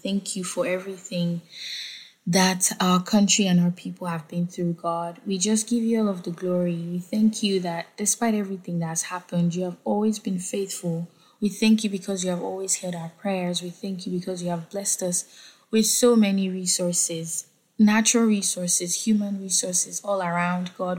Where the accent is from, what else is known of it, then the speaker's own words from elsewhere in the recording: Nigeria; Today is the Independence Day of Nigeria. I'm Nigerian, and it's been laid on my spirit to just come on here and pray for Nigeria.